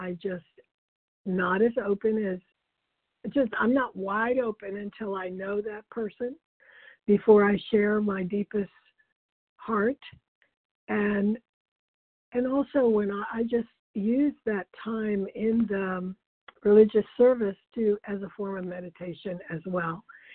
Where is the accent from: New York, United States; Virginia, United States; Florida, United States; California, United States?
Virginia, United States; I'm from Virginia, Northern Virginia.